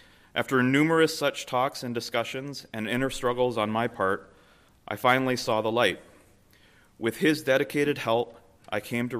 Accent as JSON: {"language": "English", "town": "Toronto", "region": "Ontario", "country": "Canada", "tie": "born or raised there", "said": "We grew up together in Toronto, lived about 10 minutes from Stephen, Susie, and Christine back in the 70s and 80s."}